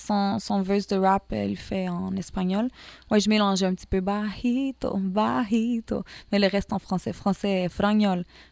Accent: Montreal, Quebec, Canada; So, moi, j'ai grandi dans cette richesse culturelle, oui. musicale, puis moi, je viens de NDG en plus.

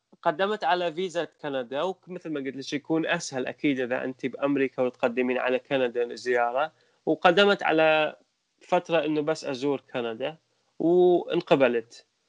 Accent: Iraq; moved away as an adult; now in Canada; أعطيتهم هواية أسباب إنه أنا من العراق وأكل يعني أكو يعني ماكو استقرار بالعراق وماكو أمان

